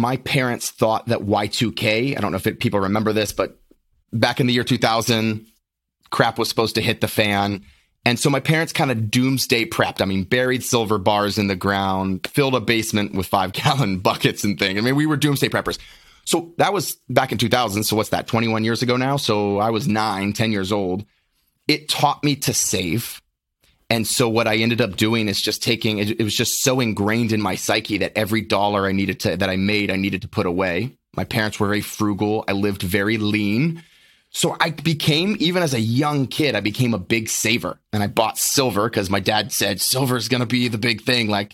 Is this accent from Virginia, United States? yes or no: yes; Lynchburg, Virginia, United States; So born and raised in Lynchburg, Virginia, 8 brothers and sisters, kind of a sheltered family, homeschooled, and got involved in martial arts real young.